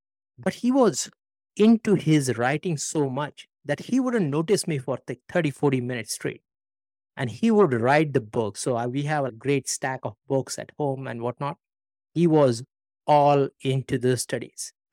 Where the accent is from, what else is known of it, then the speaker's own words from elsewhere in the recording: Aurangabad, Maharashtra, India; born there; I was born in Aurangabad, India. It's a town in Maharashtra, not to be confused, a town in Bihar. And I actually grew up not in Aurangabad so much early in my life.